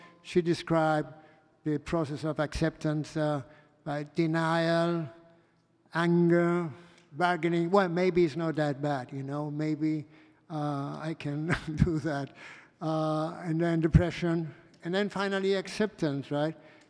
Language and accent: English; Spain; I'm an addict. I'm from Spain, and I live in Spain.